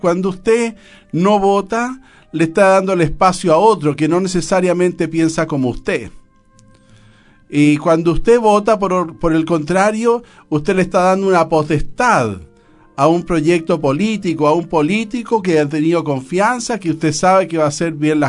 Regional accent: Chile; Así que los animo a todos a que realmente vivamos esa responsabilidad como chilenos y esa perseverancia como cristianos.

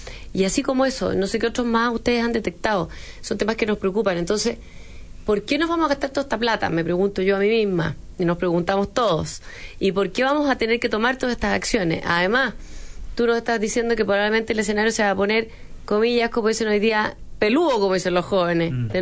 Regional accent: Chile; aquí somos todos chilenos iguales.

